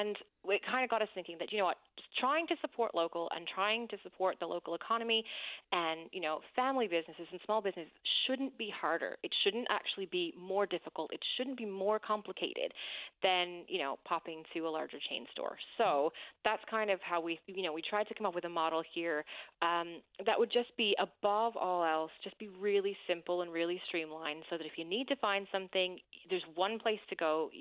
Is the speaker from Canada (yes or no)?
yes; Random Island, Newfoundland and Labrador, Canada; I'm originally from Random Island. I've been living abroad for about over 10 years now.